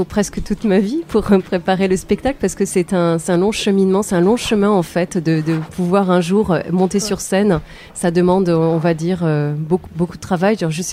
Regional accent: Schiltigheim, Grand Est, France; born there; Je suis née à Strasbourg, enfin exactement à Schiltigheim, qui est dans la région de Strasbourg, c'est la banlieue de Strasbourg. Je suis une Alsacienne.

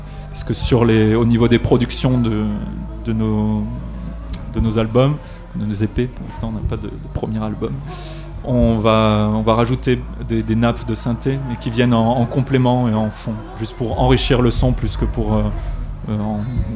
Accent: Marseille, Provence-Alpes-Côte d'Azur, France; Moi j'ai grandi à Marseille, donc j'ai résisté, j'ai toujours dit que je restais Olympique de Marseille.

